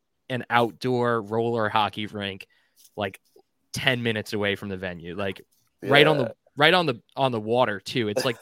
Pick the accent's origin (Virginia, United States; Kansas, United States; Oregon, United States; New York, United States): New York, United States; even though none of you are from Long Island. That's my hometown.